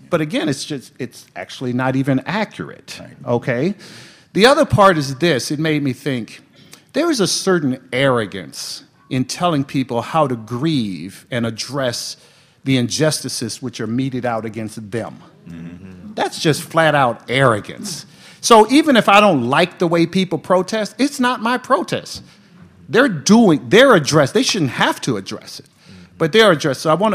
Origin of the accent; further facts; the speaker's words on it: Mobile, Alabama, United States; also born or lived in Harlem; I grew up in Mobile, Alabama. I was born in Harlem, but I grew up in Mobile, all-black neighborhood.